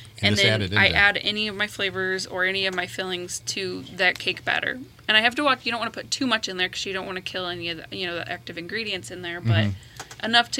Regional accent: Rensselaer, United States; We're all from Rensselaer. Mm-hmm. Yeah. So we live there. And, you know, we've all grown up with the bakery.

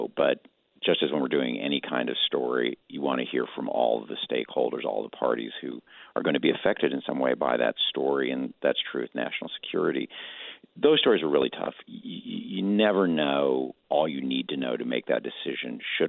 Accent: Illinois, United States; I grew up in Illinois in the 1960s and 1970s, small town, very conservative town, son of two veterans.

